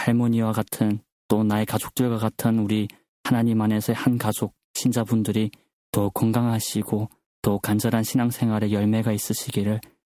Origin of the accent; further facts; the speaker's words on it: North Korea; 내 고향 저 북조선 땅에